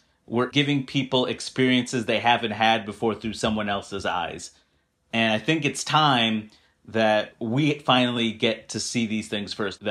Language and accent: English; New York City, New York, United States; This isn't every place in the country and the world is not where I grew up in Queens, New York, right?